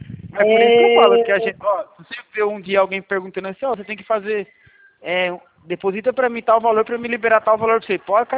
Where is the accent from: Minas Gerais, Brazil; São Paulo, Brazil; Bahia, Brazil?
São Paulo, Brazil; Leme; eu sou do interior de São Paulo, Leme